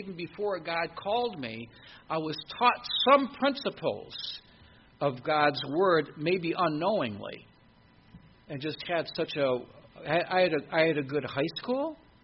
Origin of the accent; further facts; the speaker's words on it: St. Clair Shores, Michigan, United States; he said, well, where are you from? I said, Michigan. He goes, I'm Michigan, too. Whereabouts? Detroit. I'm from Detroit, too. Whereabouts? St. Clair Shores.